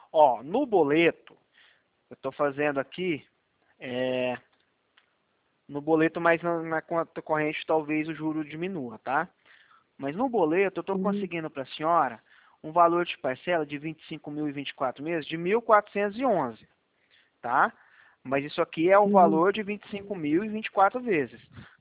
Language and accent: Portuguese; Goiás, Brazil; now in Campo Grande, Brazil; ele é 62, mas é porque eu sou de Goiás, tá? Eu tô morando aqui em Campo Grande.